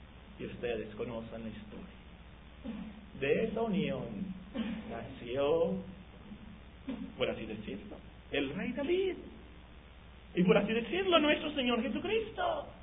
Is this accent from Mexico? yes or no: yes; Guerrero, Mexico; born there; No nací en Sinaloa. Nací en Guerrero. Pero mis padres son de la Ciudad de México.